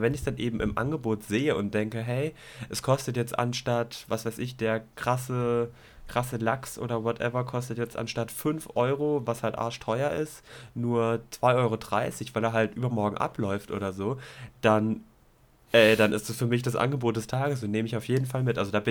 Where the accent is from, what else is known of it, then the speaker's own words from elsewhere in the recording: Baden-Württemberg, Germany; Ich als Schwabe stehe so oder so auf Sonderaktionen und Rabatte